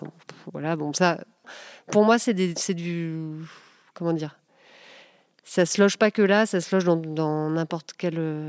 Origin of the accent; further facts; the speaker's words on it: Rennes, Brittany, France; now in Paris, France; j'étais terrorisée quand je suis arrivée de Rennes à Paris